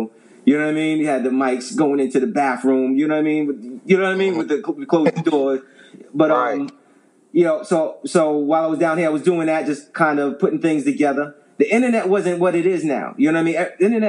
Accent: New York, United States; moved away as an adult; I'm from New York. I had a record label in New York, you know what I mean? And when I moved down here, I continued to do music.

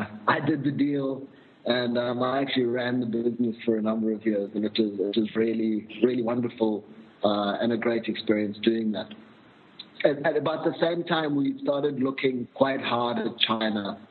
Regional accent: South Africa; born there; I'm a South African by birth.

